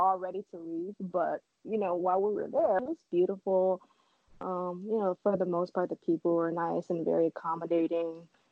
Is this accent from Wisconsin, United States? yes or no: no; Oakland, California, United States; I was born and raised in Oakland, but I'd never been there.